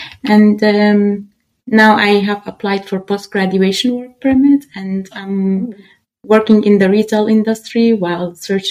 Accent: Syria; moved away as an adult; also born or lived in Bangladesh; I was born and raised in Syria, and then I moved to Bangladesh in 2014 to do my bachelor's, and I did my bachelor's at a university called Asian University for Women in Bangladesh. I finished it in 2018, and then I moved back to Syria.

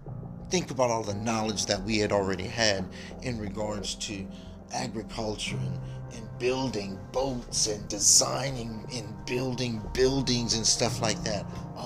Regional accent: Jamaica; I'm Jamaican. I'm not a black man from here. I'm Jamaican.

